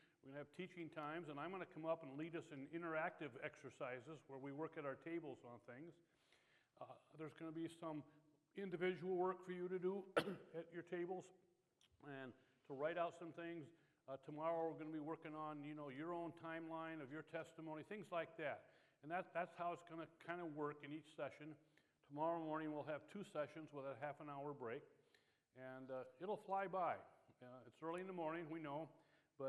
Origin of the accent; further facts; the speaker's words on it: Indianapolis, Indiana, United States; I'm from Indy. I go to Faith Church down there.